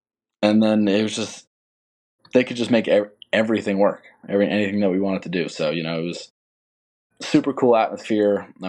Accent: New York, United States; even though I'm from New York, I'm going to be in South Carolina

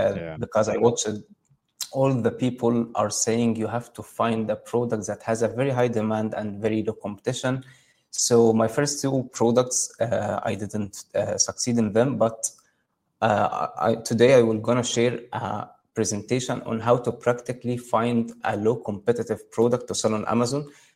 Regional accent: Egypt; English is a second language; I'm from Egypt.

